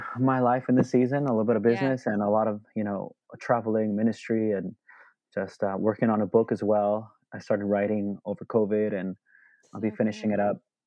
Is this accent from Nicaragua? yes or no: yes; Nicaragua; now in Los Angeles, United States; Born and raised in Nicaragua, had missionary parents, and moved to LA about maybe 5-6 years ago.